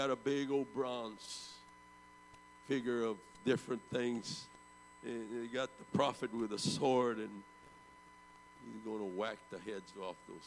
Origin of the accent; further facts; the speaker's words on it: Texas, United States; I'm an American. I was raised in America. I was born in America. I'm American. But I come from a part of Texas where it didn't matter if you were born in Texas, you're still Mexican.